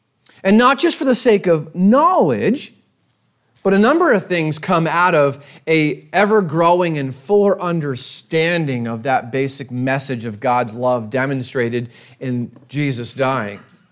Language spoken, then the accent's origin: English; New Jersey, United States; And that's not just because I'm from New Jersey and can speak quickly